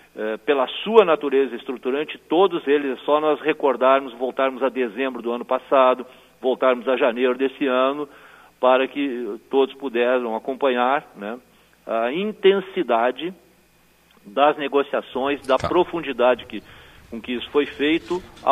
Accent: Caçapava do Sul, Rio Grande do Sul, Brazil; quando Eu estive nesse último mandato na prefeitura da minha terra natal, Caçapava do Sul.

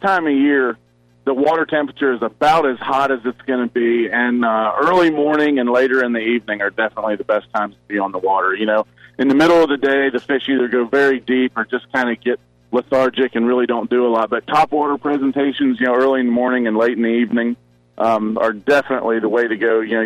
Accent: Maryland, United States; also born or lived in Florida; And I'm originally from Maryland and then moved to Florida.

